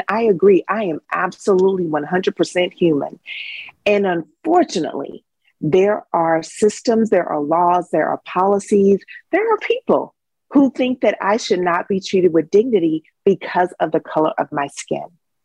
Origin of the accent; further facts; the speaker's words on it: Dallas, Texas, United States; I'm from Dallas, Texas, and talked about how we traveled. We were a traveling choir.